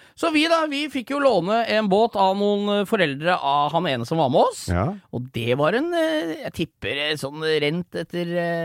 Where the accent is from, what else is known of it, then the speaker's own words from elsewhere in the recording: Hvaler, Østfold, Norway; jeg er jo født og oppvokst på Hvaler, holdt jeg på å si, på sommeren jeg, så jeg har jo vært mye på sjøen